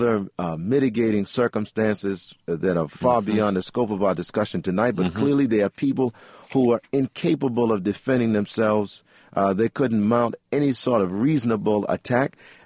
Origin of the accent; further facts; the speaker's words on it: Brooklyn, New York, United States; I grew up in Brooklyn.